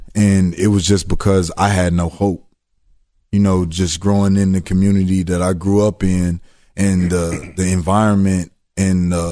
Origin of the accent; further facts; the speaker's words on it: Houston, Texas, United States; I was born and raised in Houston, Texas. Lived in foster homes.